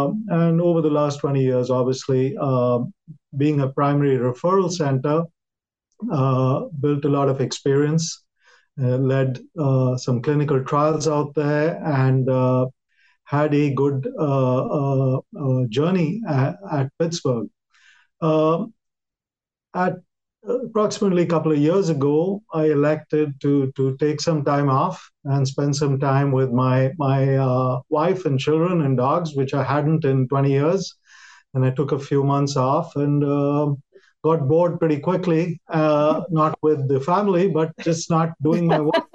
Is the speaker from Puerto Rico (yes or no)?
no; India; English is a second language; moved away as an adult; now in United States; I'm from India originally, and I did medical school in India.